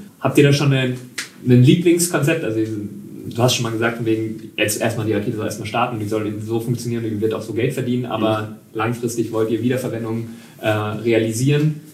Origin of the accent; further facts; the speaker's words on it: Germany; wir sind ja beide Deutsche